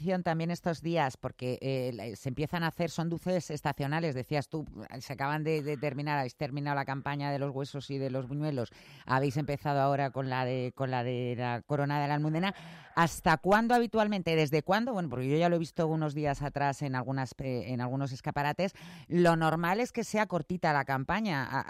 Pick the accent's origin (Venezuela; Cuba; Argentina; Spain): Spain; Madrid, Community of Madrid; ¿Somos conscientes los madrileños?